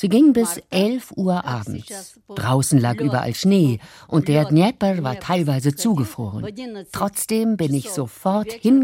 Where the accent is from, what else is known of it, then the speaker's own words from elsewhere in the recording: Ukraine; Er fragt: Woher kommen Sie denn? Ich sage: Aus der Ukraine.